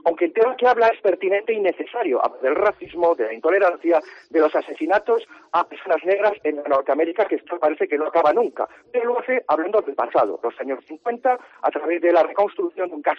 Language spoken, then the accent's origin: Spanish; Spain; somos españoles, yo lo digo como español